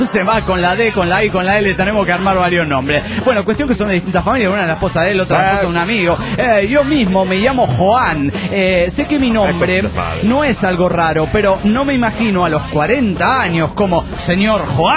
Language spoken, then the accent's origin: Spanish; Bowen, Mendoza, Argentina; de Bowen, Mendoza.